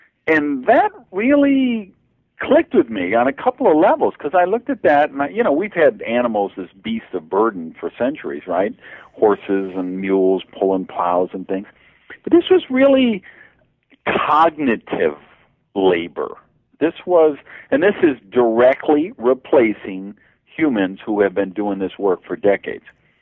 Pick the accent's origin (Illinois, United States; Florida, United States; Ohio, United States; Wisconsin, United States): Wisconsin, United States; Madison; I grew up in Madison, Wisconsin, and that's what security is.